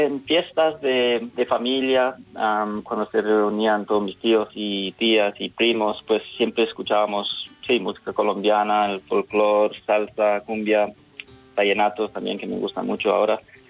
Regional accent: Melbourne, Victoria, Australia; soy tal como soy y pues nacido y criado aquí en Melbourne con padres de otros países y amigos de todo el mundo.

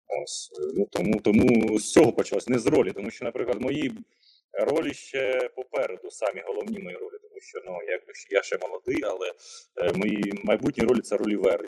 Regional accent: Vinnytsia Oblast, Ukraine; я сам з Вінницької області родом, з селища, так, українського, звичайно, селища, я там ходив до школи.

